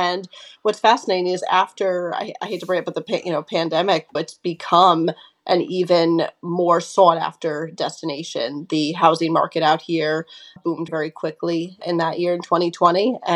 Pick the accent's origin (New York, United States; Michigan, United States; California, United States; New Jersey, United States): New York, United States; Long Island; also born or lived in Connecticut; So I grew up on Long Island. I spent most of my childhood here before moving to Connecticut for 15 years.